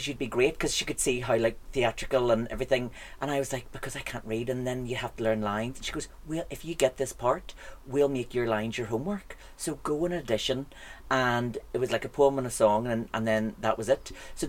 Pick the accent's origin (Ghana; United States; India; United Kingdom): United Kingdom; Bangor, Northern Ireland; So I, because I was from Bangor and played on the whole North Down thing, so